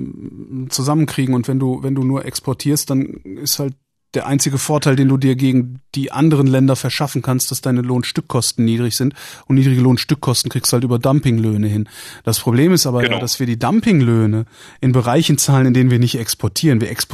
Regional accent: Germany; Wir sind halt Deutsche. Total langweilig, humorlos, präzise.

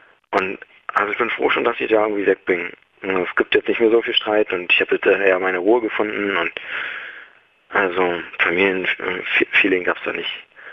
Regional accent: Lübben, Brandenburg, Germany; also ich würde lieber da in meiner Heimatstadt bleiben, in Lübben erstmal, also Heimatstadt, da wo meine Heimat ist sozusagen

